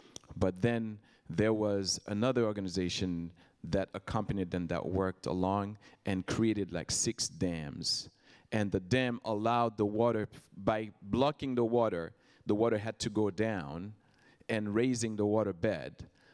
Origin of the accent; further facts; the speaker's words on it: Haiti; I grew up in Haiti and I see certain things.